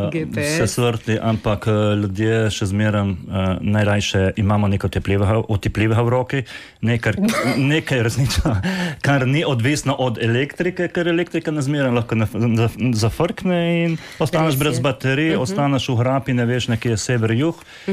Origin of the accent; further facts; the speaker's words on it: Dutovlje, Coastal–Karst, Slovenia; Jaz prihajam iz Dutul, niso Dutovlje, ampak so prav Dutule.